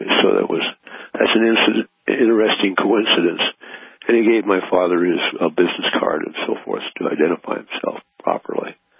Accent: Portland, Oregon, United States; And I grew up in Portland, Oregon. It was voted in 1949 as the most beautiful city in the United States.

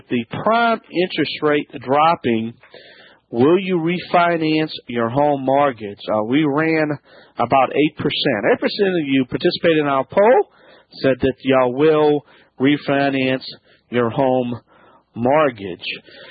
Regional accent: Louisiana, United States; from the Bayou Land.

